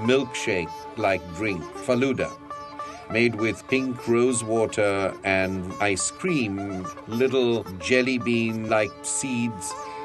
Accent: Mumbai, Maharashtra, India; professor of English at Harvard University. I am a Parsi from Bombay.

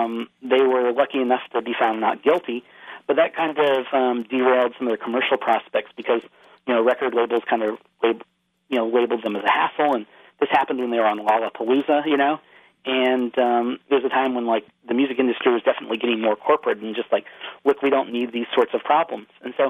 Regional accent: Independence, Missouri, United States; I grew up outside Independence, Missouri

